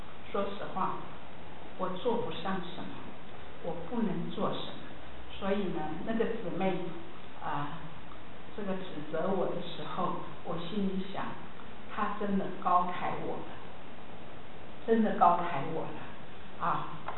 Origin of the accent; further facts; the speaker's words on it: Taiwan; 我们从台湾来的嘛。